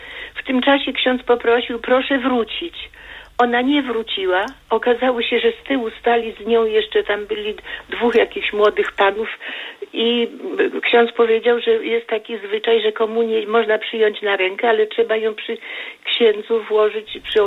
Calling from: Koszalin, West Pomeranian Voivodeship, Poland; mówię z Koszalina.

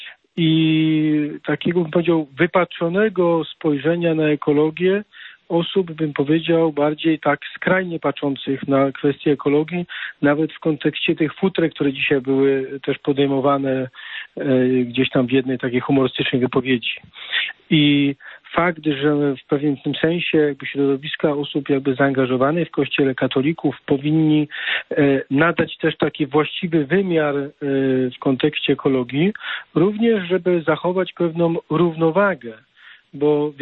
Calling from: Zielona Góra, Lubusz Voivodeship, Poland; z Zielonej Góry.

